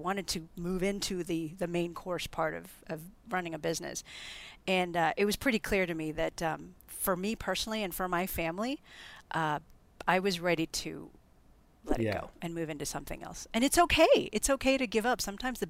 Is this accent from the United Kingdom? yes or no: no; Philippines; I grew up in the Philippines, and I see Singapore as being kind of like Manila, but cleaner and a little bit more organized.